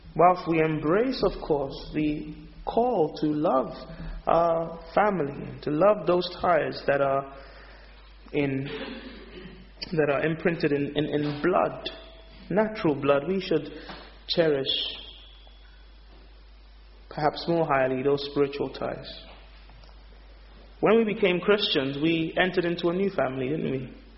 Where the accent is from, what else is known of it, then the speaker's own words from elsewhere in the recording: Nigeria; a fellow Nigerian. I'm originally Nigerian.